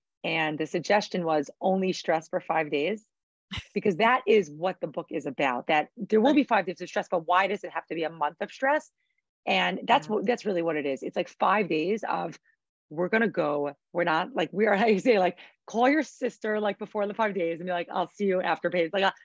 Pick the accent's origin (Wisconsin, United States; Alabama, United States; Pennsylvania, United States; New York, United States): New York, United States; now in Portland, United States; We're both from New York. If that puts things in perspective in terms of the culture shock.